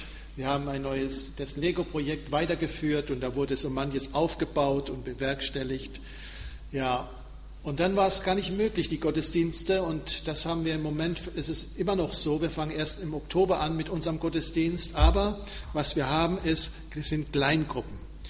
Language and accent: German; Sehnde, Lower Saxony, Germany; ich komme aus Sehnde.